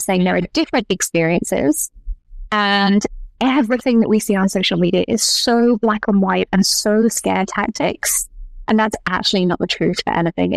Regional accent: United Kingdom; I'm British, we swear a ton.

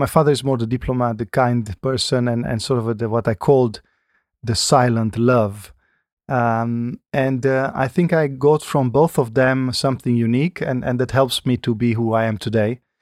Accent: Romania; English is a second language; My hometown in the western part of Romania is a town with 200,000 inhabitants. So I think that could be, it's a mid-size city or a town. It is in the western part, as I said. It has the Transylvanian feeling

